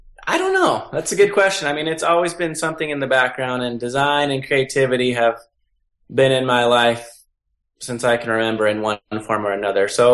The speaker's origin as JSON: {"language": "English", "town": "Albuquerque", "region": "New Mexico", "country": "United States", "tie": "born there", "said": "Although I was born in Albuquerque, so I have a lot of good reasons to have Albuquerque."}